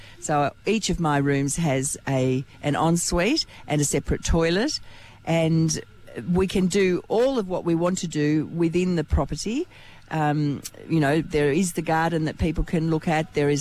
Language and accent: English; Flinders Island, Tasmania, Australia; Well, I grew up on Flinders Island, so I've been here since 1955.